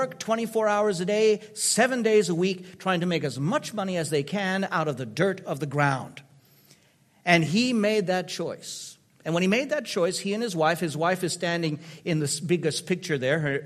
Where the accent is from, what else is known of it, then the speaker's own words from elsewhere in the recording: DR Congo; I was raised in Africa, and it is my second home. I was raised in Zaire, and having the Mauritian background